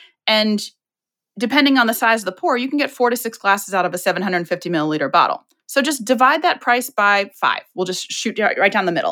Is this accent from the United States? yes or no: yes; Virginia, United States; now in Chicago, United States; Well, I'm from Virginia, but I live in Chicago. So I'm from the East Coast.